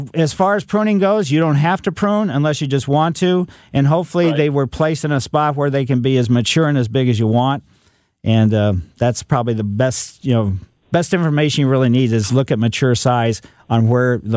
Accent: Ellisville, Missouri, United States; But growing up in Ellisville, which is, you know, West County, we had peach trees and we had cherry tree in our backyard.

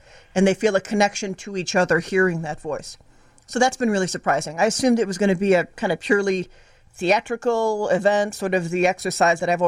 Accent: Berwyn, Illinois, United States; I'm originally from Berwyn.

